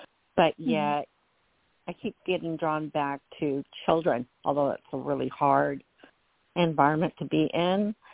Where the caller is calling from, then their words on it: Washington, United States; I'm calling from Washington State.